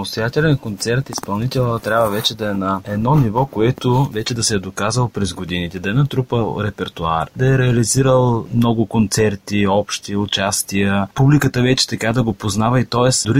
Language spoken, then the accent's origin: Bulgarian; Thrace, Bulgaria; аз като тракиец, който още от дете е бил в тракийската организация